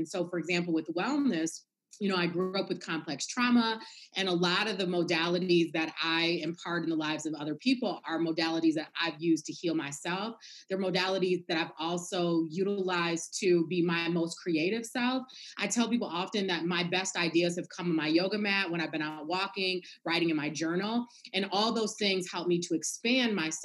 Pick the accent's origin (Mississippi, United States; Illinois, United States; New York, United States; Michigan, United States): Michigan, United States; Kalamazoo; I hail you from Kalamazoo, Michigan. Yes, there really is a Kalamazoo.